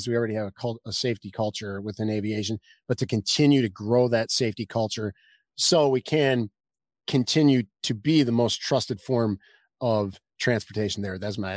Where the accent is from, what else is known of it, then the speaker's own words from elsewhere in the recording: Wisconsin, United States; And the funny part is we're both from Wisconsin.